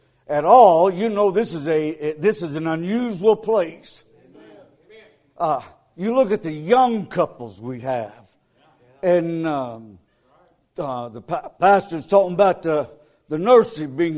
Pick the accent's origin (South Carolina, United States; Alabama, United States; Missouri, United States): Alabama, United States; Ardmore; Ardmore, Alabama, I tell folks, as I travel, I'm from Ardmore, Alabama.